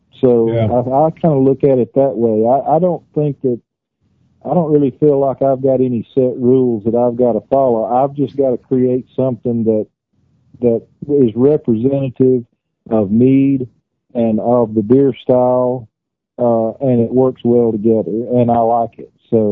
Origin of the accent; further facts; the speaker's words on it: Corinth, Mississippi, United States; I'm not in Corinth. I'm from Corinth. I'm not in Corinth.